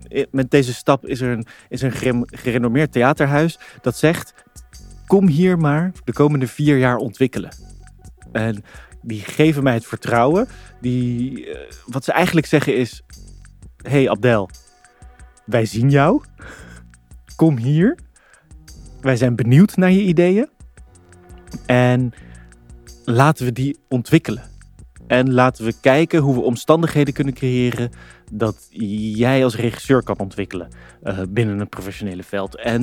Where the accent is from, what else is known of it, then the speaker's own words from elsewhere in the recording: Netherlands; Ik ben een migrantenkind opgegroeid in een westers land, in een redelijk grote stad in Nederland.